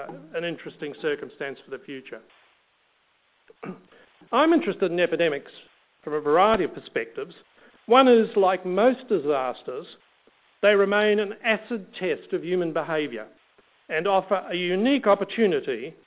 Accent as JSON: {"language": "English", "country": "New Zealand", "tie": "born or raised there", "said": "growing up in New Zealand in the 40s and 50s"}